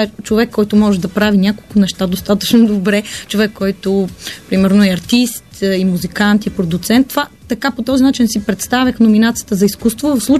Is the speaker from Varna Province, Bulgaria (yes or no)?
yes; Varna, Varna Province, Bulgaria; born there; защото аз съм родена във Варна